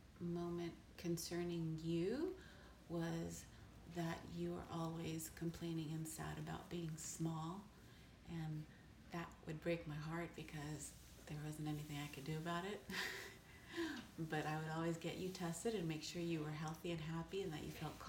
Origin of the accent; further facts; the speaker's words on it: Miami, Florida, United States; also born or lived in Baton Rouge; I grew up here in Miami, Florida.